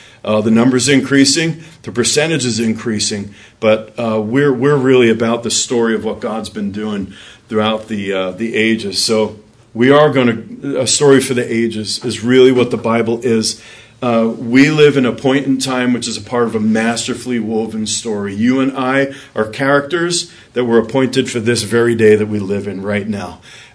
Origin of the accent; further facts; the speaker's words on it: Long Island City, New York, United States; moved away; If I want to go to my house where I grew up in Long Island City from the Chambers Street station, there's a certain train that I would have to take.